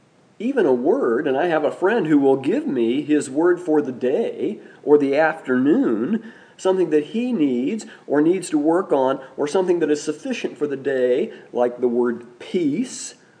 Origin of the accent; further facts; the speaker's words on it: Rushville, Indiana, United States; I was born in Rushville, Indiana, after all. I was raised in Rushville, Indiana.